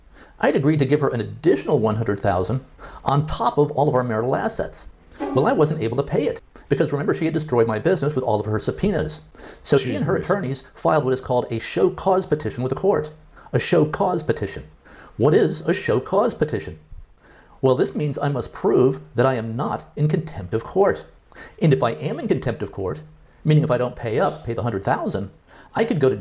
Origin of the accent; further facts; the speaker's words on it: Vermont, United States; I grew up in Vermont and had kind of a hippie mindset.